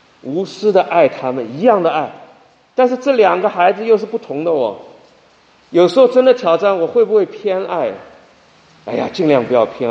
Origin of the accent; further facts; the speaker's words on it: China; 特别是从大陆出生，我自己是大陆出生长大，很多动荡